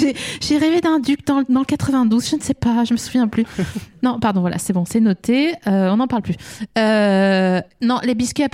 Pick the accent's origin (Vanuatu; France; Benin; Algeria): France; eastern France; Dans l'est de la France.